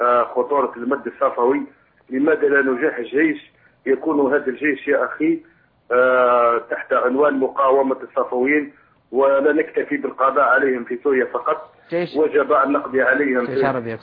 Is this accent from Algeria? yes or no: yes; Algeria; عندنا في الجزائر